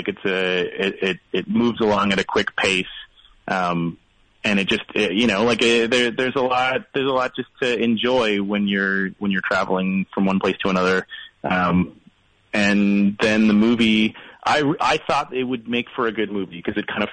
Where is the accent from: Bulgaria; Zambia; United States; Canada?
Canada; I'm from Canada, and my team is the Toronto Raptors.